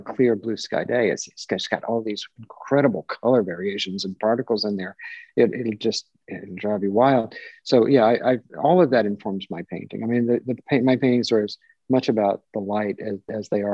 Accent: Columbus, Georgia, United States; I was doing paintings of luminaries from my hometown. And I was, you know, painting a lot about Columbus during that phase.

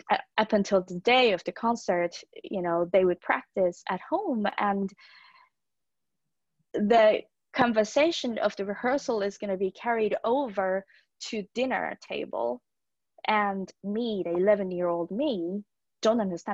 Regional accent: Tokyo, Japan; So I am from Tokyo, like you said. I was born into a musician's family. So my mom is a pianist. My dad is a clarinet player. My sister is also a piano player.

